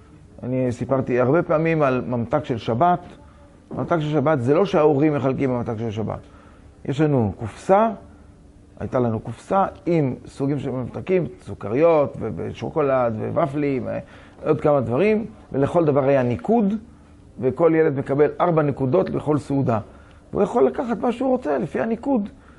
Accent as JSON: {"language": "Hebrew", "town": "Kiryat Motzkin", "region": "Haifa District", "country": "Israel", "tie": "born there", "said": "אני נולדתי בקריית מוצקין, היו שם מעט מאוד דתיים"}